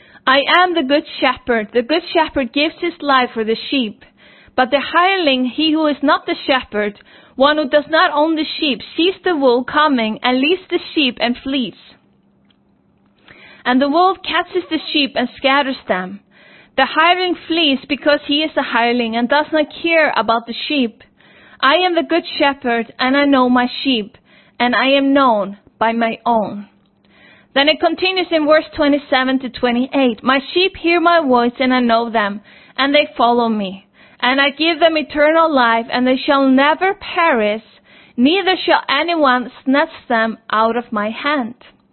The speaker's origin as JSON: {"language": "English", "country": "Iceland", "said": "where I come from Iceland"}